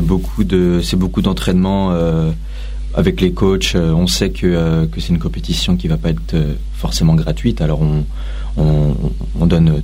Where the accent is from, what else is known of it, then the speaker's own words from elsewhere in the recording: Montmorency, Île-de-France, France; born there; Je suis né à Montmorency.